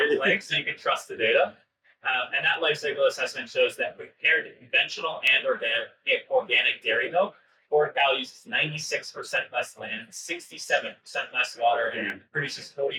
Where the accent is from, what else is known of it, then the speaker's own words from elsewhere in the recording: Portland, Maine, United States; I grew up in Portland, Maine, as you talked about.